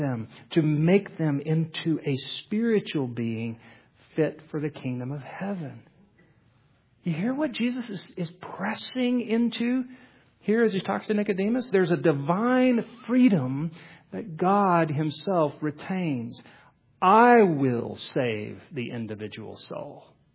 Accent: Texas, United States; But we're from Oklahoma. I'm actually from Texas.

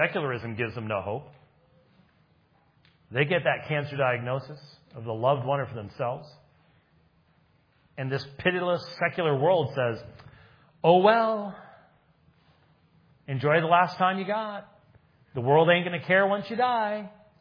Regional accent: Scotland, United Kingdom; I'm a Scotsman.

